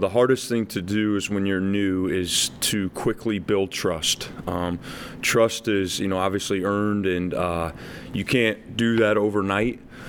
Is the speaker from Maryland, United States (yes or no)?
no; Algona, Iowa, United States; I'm from Algona, Iowa. We have a McDonald's, Subway, and a church in Algona, Iowa.